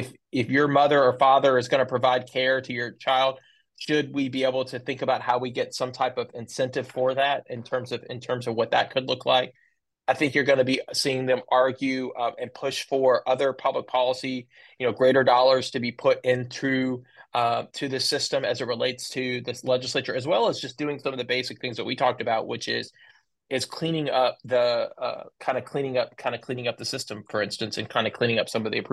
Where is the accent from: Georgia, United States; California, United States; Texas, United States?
Texas, United States; a thing that makes me the proudest about being a Texan